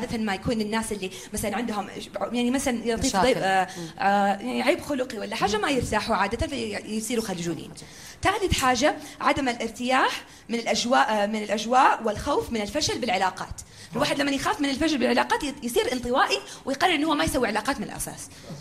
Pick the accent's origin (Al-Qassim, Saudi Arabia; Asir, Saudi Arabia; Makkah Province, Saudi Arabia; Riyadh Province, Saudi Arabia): Makkah Province, Saudi Arabia; Jeddah